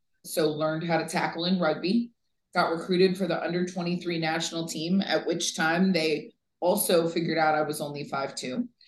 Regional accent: Vero Beach, Florida, United States; Well, I grew up in Vero Beach, Florida.

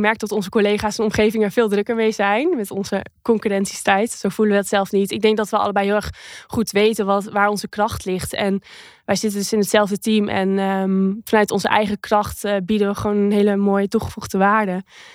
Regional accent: Friesland, Netherlands; ik kom uit Friesland, ben best wel nuchter

